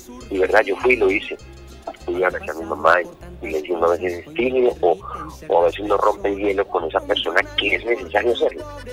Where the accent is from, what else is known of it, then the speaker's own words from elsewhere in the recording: Colombia; llegué a la capital, salí del campo y me fui a trabajar como mensajero a Bogotá.